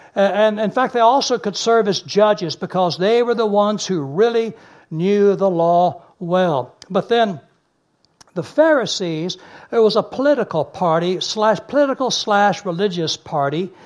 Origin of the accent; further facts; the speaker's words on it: Dallas, Texas, United States; Now, when I grew up in Dallas, Texas. I had in my mind some geographic limitations of how far I could go from home to go to school.